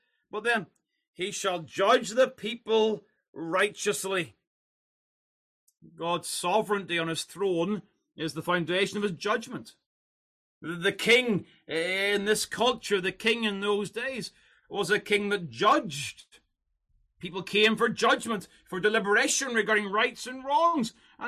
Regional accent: United Kingdom; we, as a British citizen still, I can still talk about my Queen, the Queen that sits on the throne in London.

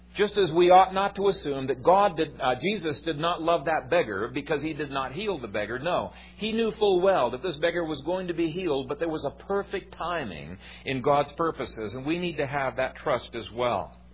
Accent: Ethiopia; Growing up in Ethiopia, you would give money to some or give food to some, but you couldn't possibly give to everyone.

